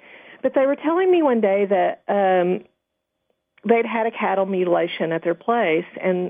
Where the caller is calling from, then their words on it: Texas, United States; I'm calling from Texas.